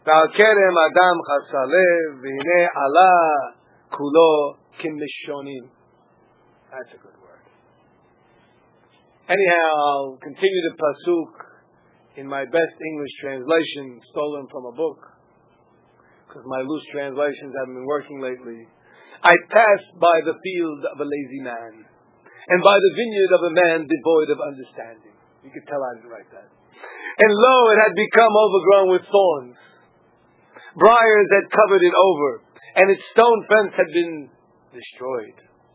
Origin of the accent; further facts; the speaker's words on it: Brooklyn, New York, United States; Now all you people in Tape Land know I'm from Brooklyn.